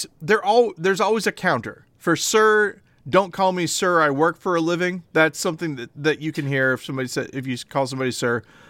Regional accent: the South, United States; I'm a Southerner and I always say sir and ma'am, and I don't know what to use.

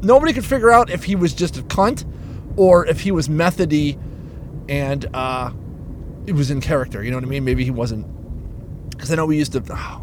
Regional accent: Buffalo, New York, United States; I'm like, oh, cool, yeah, man, I'm from Buffalo.

